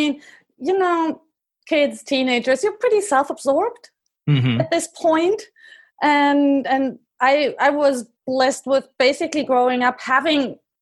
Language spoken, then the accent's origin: English; Germany; And it was relatively close to Eastern Germany. So I grew up in the West, but relatively close to the border.